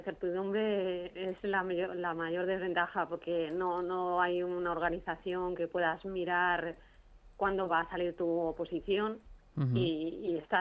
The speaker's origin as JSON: {"language": "Spanish", "town": "Madrid", "region": "Community of Madrid", "country": "Spain", "said": "soy de Madrid."}